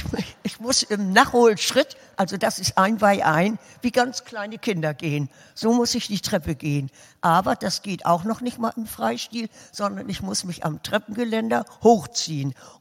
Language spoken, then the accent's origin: German; Hamburg, Germany; born there; Ich bin in Hamburg geboren